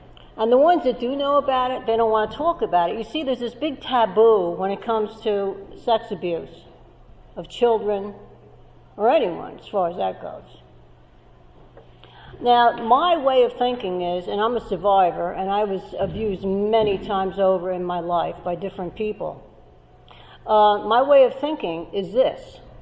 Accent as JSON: {"language": "English", "town": "Phillipsburg", "region": "New Jersey", "country": "United States", "said": "Like on my street where I live, I'm from Phillipsburg, I know that there's two on my street, okay?"}